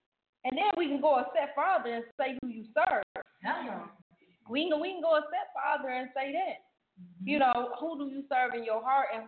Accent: Chicago, Illinois, United States; Call in 773. I'm from Chicago, baby.

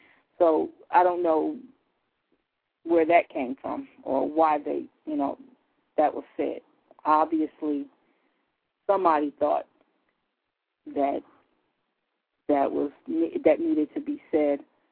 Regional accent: United States; born there; I wasn't born in Africa. I was born here in America.

